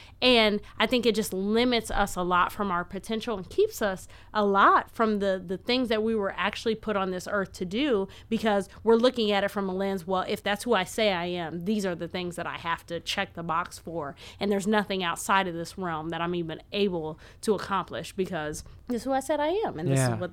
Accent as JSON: {"language": "English", "town": "Quincy", "region": "Illinois", "country": "United States", "said": "I'm from Quincy, Illinois. It's a population of 40,000 and 5% Black."}